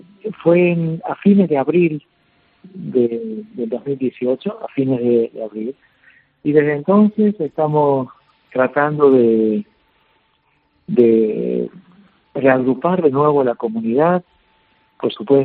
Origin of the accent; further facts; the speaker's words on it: Argentina; Sí, soy argentino.